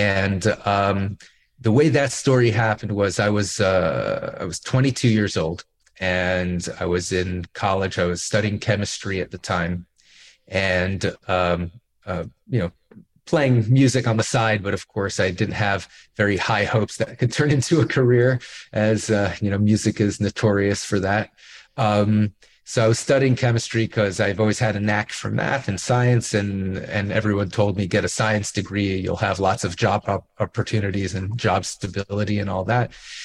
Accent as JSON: {"language": "English", "town": "Miami Beach", "region": "Florida", "country": "United States", "tie": "born or raised there", "said": "I grew up in Miami Beach. I was very lucky. I grew up in Miami Beach."}